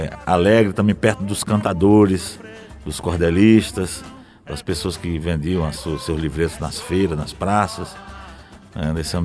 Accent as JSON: {"language": "Portuguese", "town": "Sousa", "region": "Paraíba", "country": "Brazil", "tie": "born there", "said": "eu nasci lá no Chabocão, lá no Pé da Serra, no sertão da Paraíba, né?"}